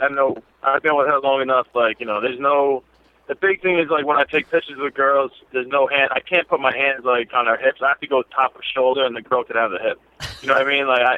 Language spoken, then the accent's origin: English; Long Island, New York, United States; I'm from Long Island. I got, like, you know, Jewish friends and stuff like that.